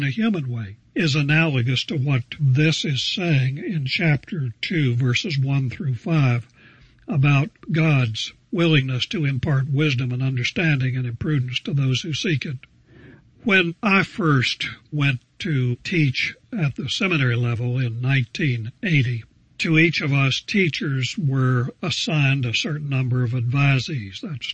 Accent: Denver, Colorado, United States; Though I was from Denver and had seen a lot of this, I couldn't help but wonder, now what's this guy all about?

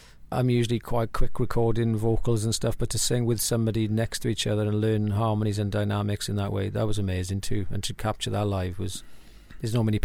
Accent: Wales, United Kingdom; I'm from South Wales.

